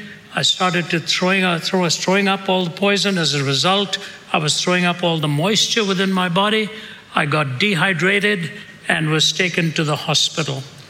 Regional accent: Delhi, India; also born or lived in Chennai; I was raised in India the first 20 years of my life. I was born in the south in Chennai, where the language is Tamil. I was raised in the north in Delhi, where the language is Hindi.

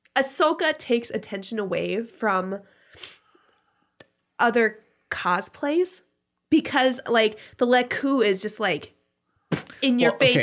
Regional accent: Cloquet, Minnesota, United States; We grew up in Cloquet Lumberjacks.

